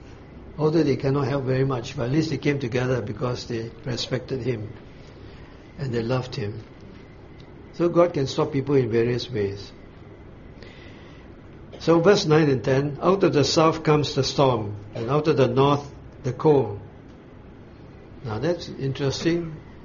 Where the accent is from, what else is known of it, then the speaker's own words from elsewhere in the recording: Singapore; And I'm not saying this as a Singaporean.